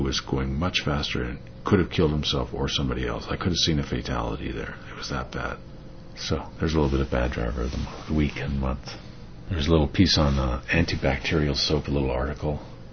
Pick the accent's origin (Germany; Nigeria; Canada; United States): Canada; I'm from Canada where you average 7 to 7.5 hours.